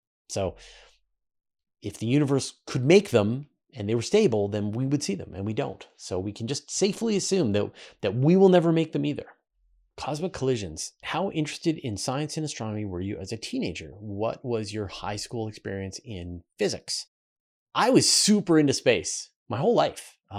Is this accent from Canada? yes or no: yes; Canada; I even organized star parties on this island that I grew up with in Canada.